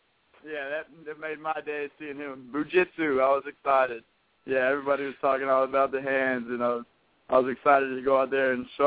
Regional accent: San Marcos, Texas, United States; I'm from San Marcos.

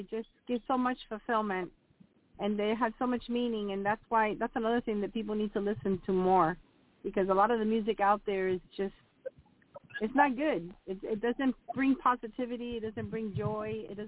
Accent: Florida, United States; also born or lived in New York City; I was born in New York City, but I came down to South Florida, or my parents came down to South Florida when I was around 3 or 4, so I don't remember New York.

